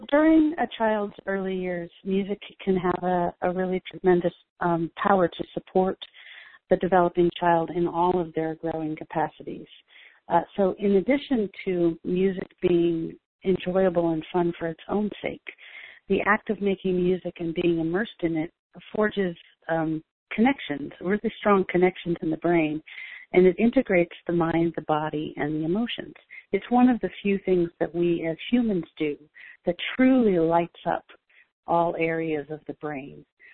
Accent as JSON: {"language": "English", "region": "California", "country": "United States", "tie": "born or raised there", "moved": "as an adult", "lives_now": "New York, United States", "said": "My background is I grew up in California, and I came to New York in my early 20s."}